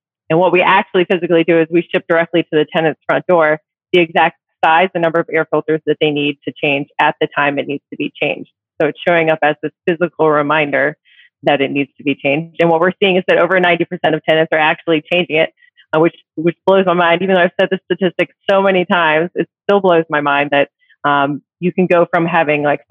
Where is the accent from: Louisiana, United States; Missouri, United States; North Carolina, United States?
North Carolina, United States; Raleigh; So I grew up in Raleigh. I've been in Raleigh for over 30 years. Wasn't born here, but I moved here when I was 5, so I consider myself a native.